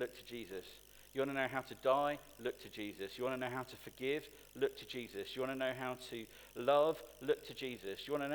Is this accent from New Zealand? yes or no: no; United Kingdom; partly because we're British